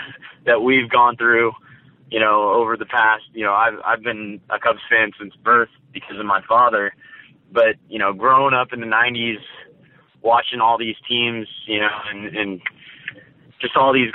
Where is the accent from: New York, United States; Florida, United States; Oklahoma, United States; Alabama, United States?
Oklahoma, United States; I'm from Oklahoma.